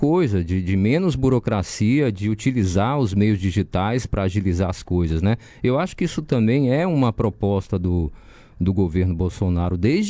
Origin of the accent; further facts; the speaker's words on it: Brazil; Ô Cintia, eu fico também, agora só um comentário aqui para você, como brasileiro e você também cidadã, né?